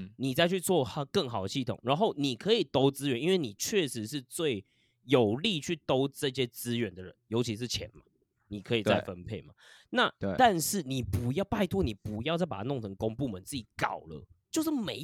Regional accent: Taiwan; 他这样是赚我们台湾人的钱

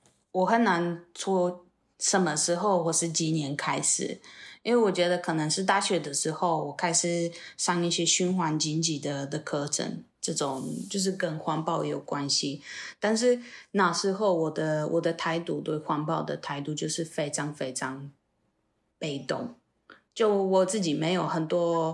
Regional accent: Poland; Chinese is a second language; moved away as an adult; now in Taiwan; 然后我是来自波兰，主要是已经在台湾快8年了，第一次2012年来台湾，然后那时候我是交换生而已，但是因为很喜欢这里，我就先继续在台湾读书，然后找工作，最后因为爱情我留下来。

